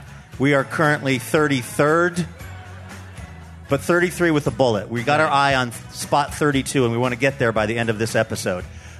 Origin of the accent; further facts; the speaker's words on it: Seattle, Washington, United States; the growing up in Seattle and like seeing New York depicted on television, all I wanted was to live in some sort of apartment